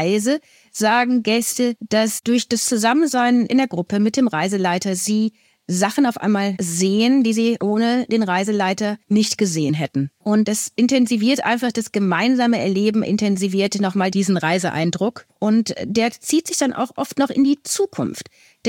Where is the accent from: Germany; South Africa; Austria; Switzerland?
South Africa; Cape Town, Western Cape; Ja, das stimmt. Ich komme aus Kapstadt.